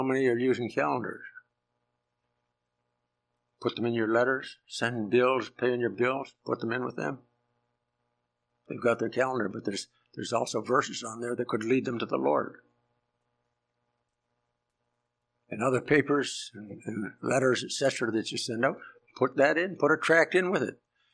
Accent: Canada; In fact, I came from Canada.

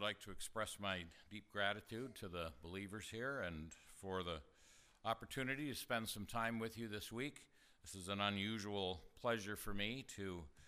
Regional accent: Ontario, Canada; also born or lived in Michigan, United States; now in United States; the fact is that we grew up in the Deep South. That's southern Ontario in Canada.

